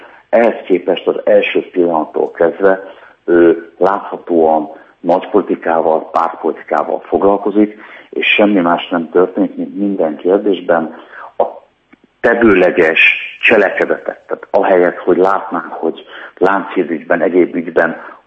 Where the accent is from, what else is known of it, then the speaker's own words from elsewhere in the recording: Budapest, Hungary; mi szeretnénk ezért a fővárosért együtt dolgozni vele, hiszen nagyon szeretjük, itt születtünk, itt élünk